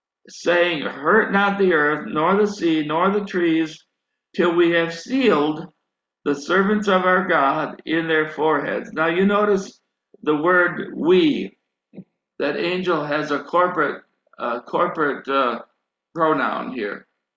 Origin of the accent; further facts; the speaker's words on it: United States; Now, where I grew up here in America, I was right at the edge of where horses were no longer being used in agriculture.